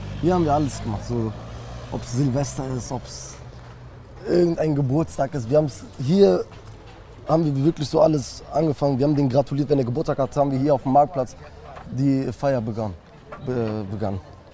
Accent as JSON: {"language": "German", "town": "Holzhausen", "country": "Germany", "tie": "born or raised there", "said": "Ich bin in Holzhausen aufgewachsen"}